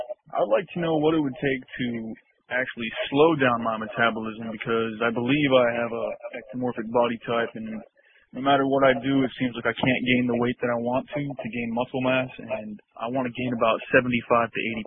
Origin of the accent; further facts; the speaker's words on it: Washington, United States; I'm from Washington State.